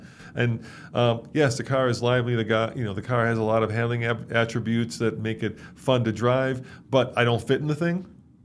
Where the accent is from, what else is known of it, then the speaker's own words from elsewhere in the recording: Midwest, United States; I grew up in the Midwest.